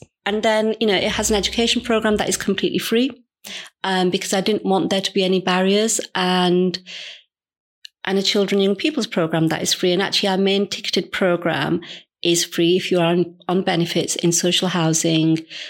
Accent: Halifax, Yorkshire and the Humber, United Kingdom; So I grew up in Halifax, so I have to confess I'm not a native Bradfordian.

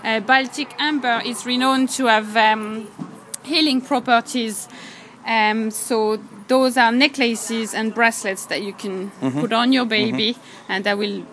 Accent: Brittany, France; English is a second language; now in Cork, Ireland; No. I am nearly from Cork at this stage, because I've been here nearly 8 years, but I'm French myself, from Brittany.

